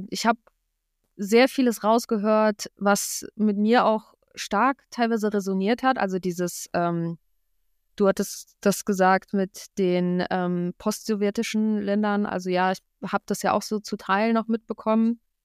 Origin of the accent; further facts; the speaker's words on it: Wrocław, Lower Silesian Voivodeship, Poland; now in Mainz, Germany; Was sowieso damals in Mainz bis zu meiner Heimatstadt Wrocław hat es auch so locker mit Grenzkontrollen locker 16 Stunden gedauert